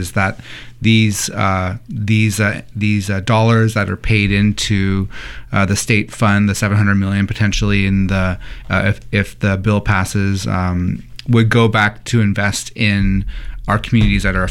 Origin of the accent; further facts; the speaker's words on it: Portland, Oregon, United States; So I grew up in North Portland. We had Oregon steel mills and other places that really were polluting for a long time